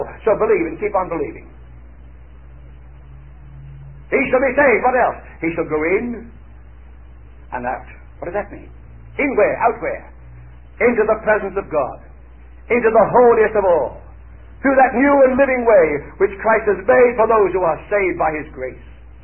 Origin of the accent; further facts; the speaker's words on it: Johannesburg, Gauteng, South Africa; also born or lived in England; I entered in the city of Johannesburg, South Africa, where I was brought up as a boy. I was born in England, but brought up in South Africa.